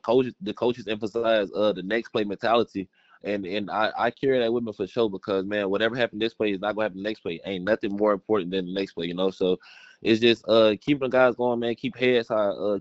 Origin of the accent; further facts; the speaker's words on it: Louisiana, United States; Fun fact, I'm not originally from Louisiana, but I moved to Louisiana when I was 11.